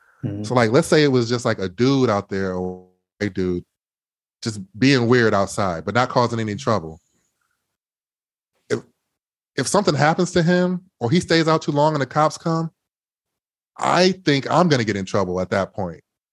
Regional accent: Midwest, United States; I'm from the Midwest, and there's such a military mindset.

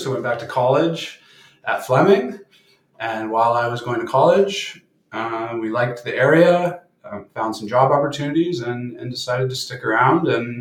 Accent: Markham, Ontario, Canada; also born or lived in Thunder Bay; now in Lindsay, Canada; So I grew up in Markham, Ontario, but I've lived kind of all over the place. I spent 5 years in Thunder Bay before moving to Lindsay. My wife and I actually lived in Korea for a year teaching English.

